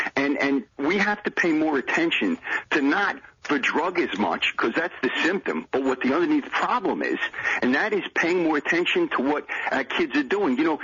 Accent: Brooklyn, New York, United States; I'm from Brooklyn originally.

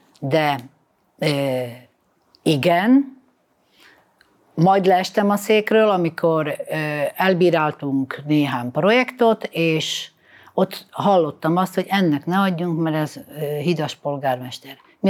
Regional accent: Slovakia; Én szlovákiai magyar vagyok. Én a magyarságomat sosem titkoltam, Mindig elmondtam, hogy magyar nemzetiségű vagyok

